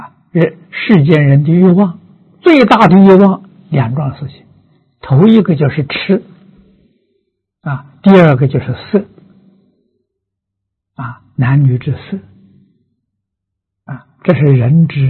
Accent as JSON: {"language": "Chinese", "country": "China", "said": "六位我们中国人讲五位，酸甜苦辣咸的五味啊"}